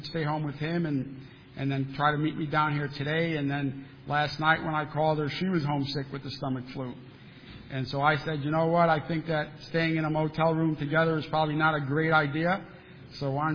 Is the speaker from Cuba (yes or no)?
yes; Cuba; now in United States; Now, I've been here 54 years, so I don't know. You know, I'm an American citizen. I'm an American. And when I've gone to Cuba and I try to tell them I'm a Cuban, they say, no, you're a North American.